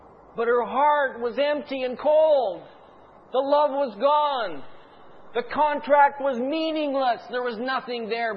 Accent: Canada; born there; I had no choice about my original citizenship. I was born in Canada. I'm a Canadian, period.

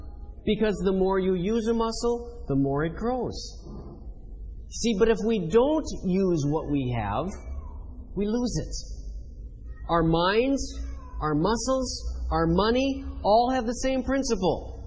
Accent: Canada; I come from Canada. As many of you know, Canada is a land of immigrants.

